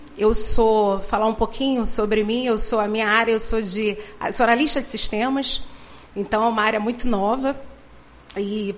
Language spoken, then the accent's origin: Portuguese; Rio de Janeiro, Brazil; como eu me senti ao estar aqui em Uruguaiana a primeira vez. Eu sou carioca, sou do Rio de Janeiro.